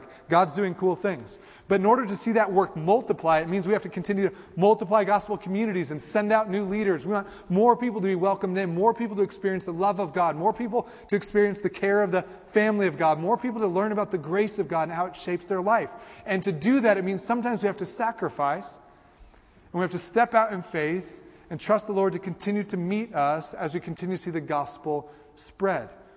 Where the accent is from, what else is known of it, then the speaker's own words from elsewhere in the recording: Kansas City, Missouri, United States; now in Colorado, United States; When I moved to Colorado, I grew up in Kansas City. My family was season ticket holders to the Kansas City Chiefs.